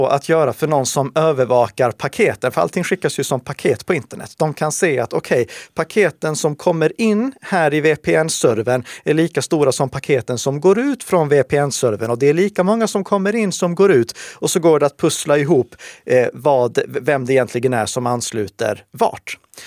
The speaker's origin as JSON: {"language": "Swedish", "country": "Sweden", "accent": "Rikssvenska", "said": "Jag säger det på min rikssvenska dialekt här också"}